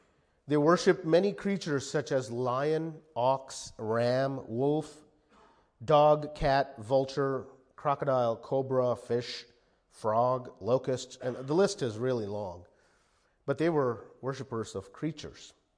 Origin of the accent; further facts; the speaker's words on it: India; Growing up in India as a young boy, my mom and dad lived in a house, a really nice house with a huge backyard.